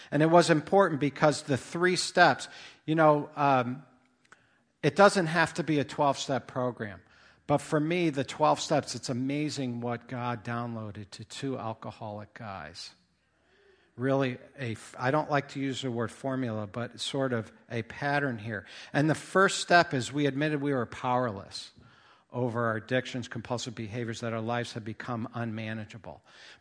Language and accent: English; Danbury, Connecticut, United States; I'm from Danbury.